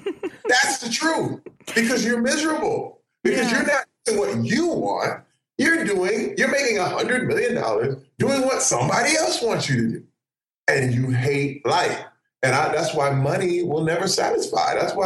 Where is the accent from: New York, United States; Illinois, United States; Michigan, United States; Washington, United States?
Michigan, United States; Flint; You know, let me tell you, people think it's the worst thing growing up in Flint. No, it's the best thing, because I actually saw what these people were talking about and where they ended up.